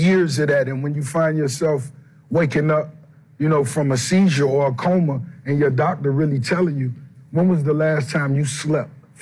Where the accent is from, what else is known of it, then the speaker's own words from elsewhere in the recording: Miami, Florida, United States; growing up in Miami, where I'm from, it's real easy to stay on this side of the tracks, not have nothing.